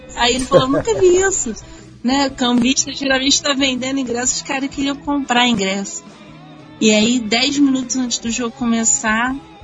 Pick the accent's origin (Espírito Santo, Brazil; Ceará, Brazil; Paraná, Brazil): Ceará, Brazil; eu sou cearense.